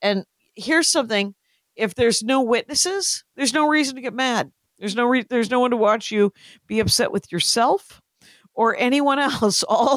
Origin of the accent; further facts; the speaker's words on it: Wisconsin, United States; In Wisconsin. It shouldn't have happened.